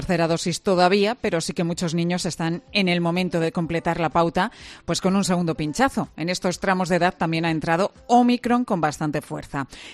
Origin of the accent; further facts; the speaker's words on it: Bilbao, Basque Country, Spain; somos de Bilbao